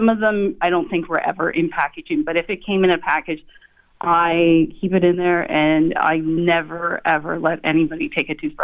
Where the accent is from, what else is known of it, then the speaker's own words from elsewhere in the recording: Oshawa, Ontario, Canada; I grew up in Oshawa.